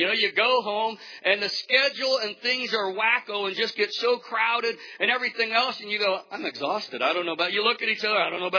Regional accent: Lincoln, Nebraska, United States; No, I'm from Lincoln, Nebraska. Yeah, so I'm a huge Husker fan.

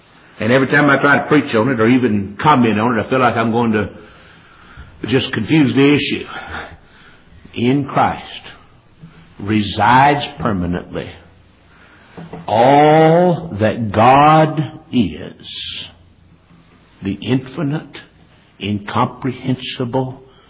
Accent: North Carolina, United States; now in Kentucky, United States; And you know, they think since I'm from North Carolina and now live in Kentucky, I'm dumber than a box of rocks.

